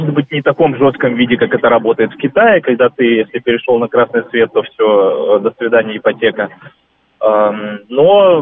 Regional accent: Vladivostok, Primorsky Krai, Russia; Не знаю, вот я из Владивостока, там есть

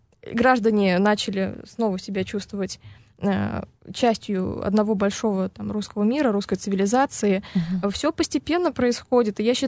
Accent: Russia; Если мы сейчас гордо можем сказать то, что мы русские, мы из России

